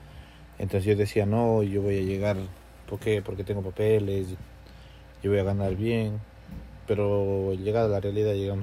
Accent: Gualaceo, Azuay, Ecuador; moved away; Ecuador, a la provincia de La Suay, Gualaceo.

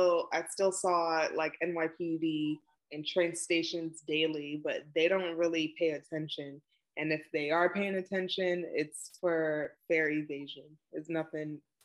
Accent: Brooklyn, New York, United States; first language English; I live around the Crown Heights/Ocean Hill area. I'm born and raised in Brooklyn. English is my first language. I'm Haitian American.

